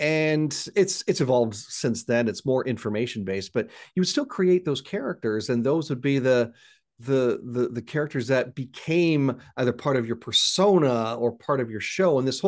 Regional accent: Ontario, Canada; As you mentioned, I'm born and raised in Ontario, Canada.

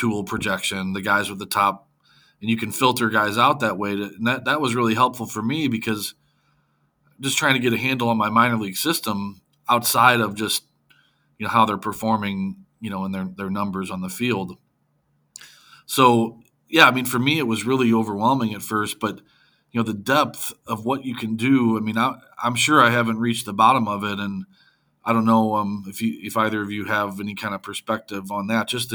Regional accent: St. Louis, Missouri, United States; I mean, I'm from St. Louis. So you have no choice but to be a Cardinal fan.

